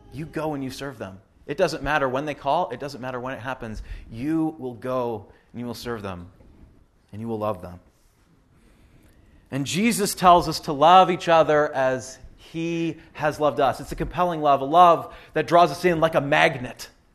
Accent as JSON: {"language": "English", "country": "Canada", "said": "I mean, I'm Canadian, and if you're Canadian, you know"}